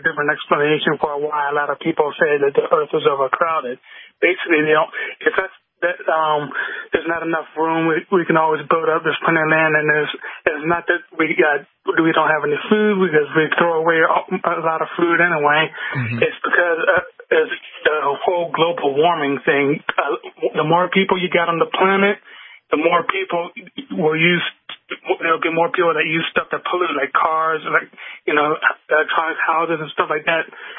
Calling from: Virginia, United States; I'm calling from Northern Virginia again.

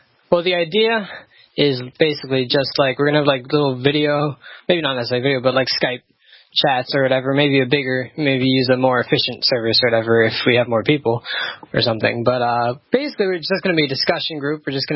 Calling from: Cincinnati, Ohio, United States; Cincinnati, Ohio.

